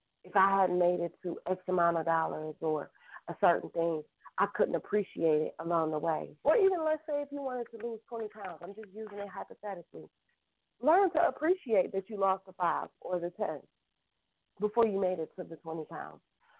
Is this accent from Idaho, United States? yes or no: no; Cleveland, Ohio, United States; Oh, maybe that's a Cleveland term because, oh, yeah, go Cavs. So excuse me, y'all. I'm from Cleveland.